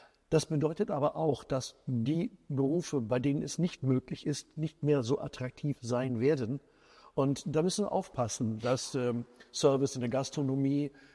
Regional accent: Rhineland, Germany; Ich komme aus dem Rheinland.

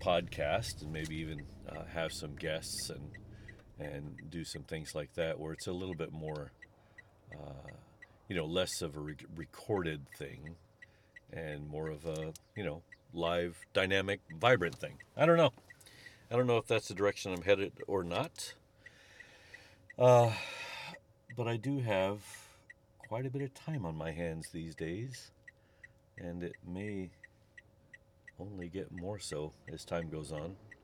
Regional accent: St. Louis, Missouri, United States; It was recommended by my friend Charles Burks, who is from my hometown, from the St. Louis area.

